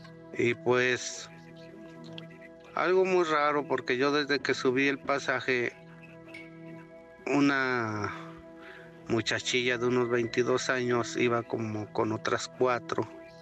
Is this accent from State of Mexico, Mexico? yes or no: yes; Jolalpa, State of Mexico, Mexico; now in Durango, Mexico; Los saludo de aquí desde Durango, Durango capital, pero mi pueblo originario es en el Estado de México, allá en Jolalpa, Estado de México.